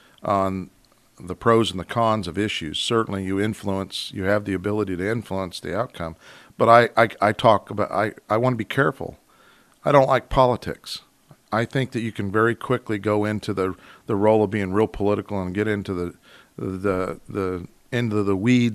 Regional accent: Georgia, United States; I came up from Georgia, and I went to my first experience in Alaska going to a school was Bartlett High School

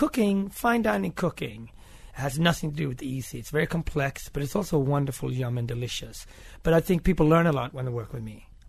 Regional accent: Gothenburg, Sweden; Yeah, I grew up in Sweden, and I have a Swedish mother and father.

